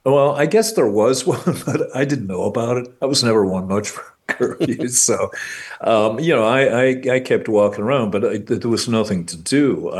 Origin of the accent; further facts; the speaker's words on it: Chicago, Illinois, United States; I use the example as a Chicagoan that friends of mine asked me, you know, what was it like?